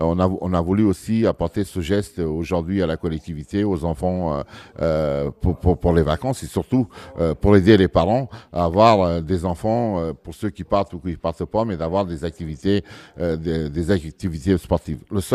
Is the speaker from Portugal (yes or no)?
yes; Portugal; j'ai une double nationalité. Je suis portugais